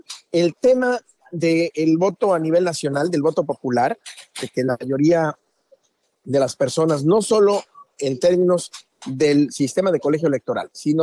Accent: Mexico; Sí, como mexicano y como latino

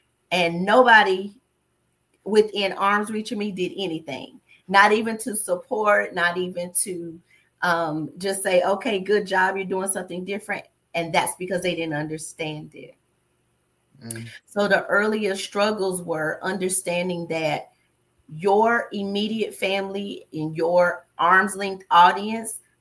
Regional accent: North Carolina, United States; now in Florida, United States; But born and raised in North Carolina and living here in Florida for over 25 years.

